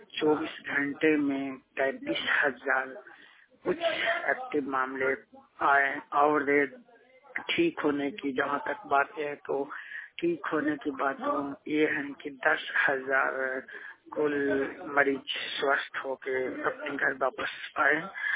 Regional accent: Gaya, Bihar, India; मैं बिहार गया के रहने वाला हूँ।

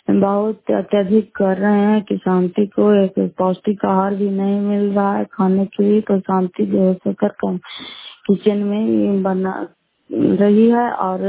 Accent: Fatehpur, Bihar, India; मैं कुमार की नगर फतेहपुर पंचायत मकरौता जिला नालंदा करापसरा ब्लॉक की निवासी हूँ।

